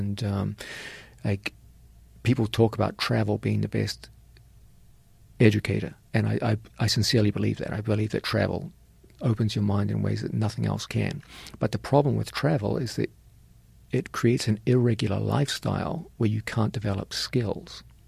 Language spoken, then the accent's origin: English; New Zealand; moved away; I was raised in New Zealand. And New Zealand is a beautiful, beautiful country, but it's very small. There were more people in Manhattan than there were in my whole country when I left.